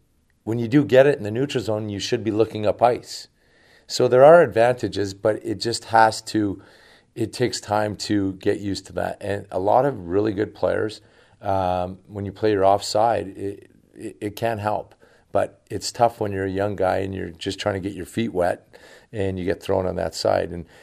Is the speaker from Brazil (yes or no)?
no; Western Canada, Canada; now in United States; we're obviously we grew up in Western Canada, but to be out in Northern California, it's a treat for us.